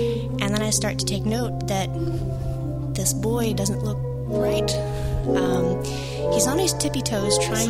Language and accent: English; Fillmore, New York, United States; I was about 10 years old, living in upstate New York, in Fillmore, probably someplace no one has ever heard of.